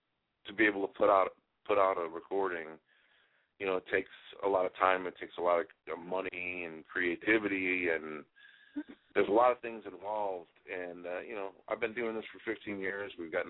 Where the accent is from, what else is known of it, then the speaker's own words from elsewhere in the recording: Chicago, Illinois, United States; I grew up in Chicago, started playing music as a kid, and got into the blues scene when I was about 18 years old in Chicago.